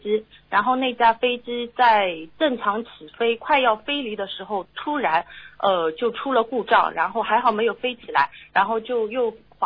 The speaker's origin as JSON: {"language": "Chinese", "region": "Shanghai", "country": "China", "said": "因为我是上海人嘛，"}